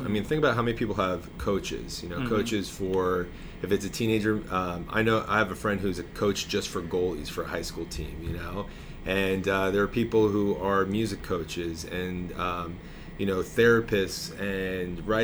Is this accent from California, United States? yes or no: no; New Jersey, United States; Now, in the parish where I grew up in North Jersey, there was youth group, and you could be a part of that.